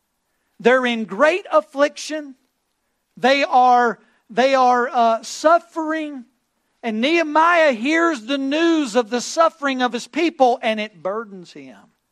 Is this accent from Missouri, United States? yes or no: no; North Carolina, United States; I grew up right outside of Coulomie, North Carolina. We have a Dollar General there.